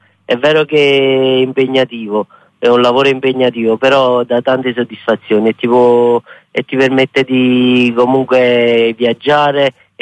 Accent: Frattamaggiore, Campania, Italy; also born or lived in Mugnano; now in Brescia, Italy; Sì, a Mugnano, però sono cresciuto a Frattamaggiore.

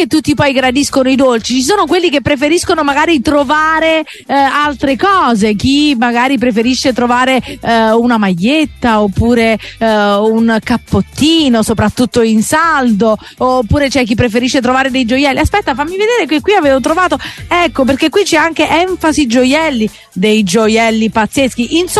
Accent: Naples, Campania, Italy; noi napoletani

